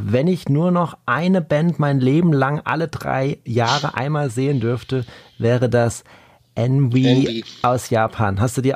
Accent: Karlsruhe, Baden-Württemberg, Germany; Ich bin aus Karlsruhe, Stuttgart, fährst halt dahin

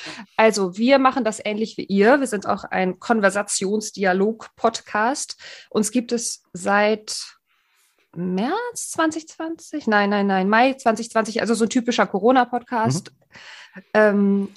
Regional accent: Greifswald, Mecklenburg-Vorpommern, Germany; Ich bin nämlich gebürtig aus dem Osten, aus Greifswald.

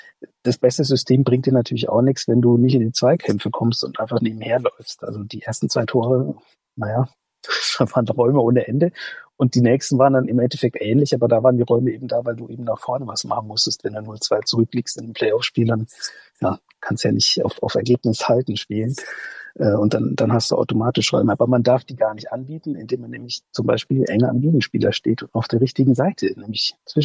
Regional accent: North Rhine-Westphalia, Germany; born there; now in Leipzig, Germany; Ich bin gebürtiger Ostwestfale

